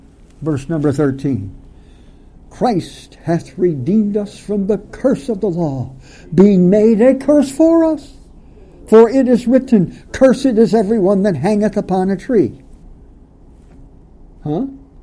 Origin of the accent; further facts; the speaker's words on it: Massachusetts, United States; I grew up in the Congregational Church in Western Massachusetts believing there were three Latin crosses of wood on top of Calvary's Hill.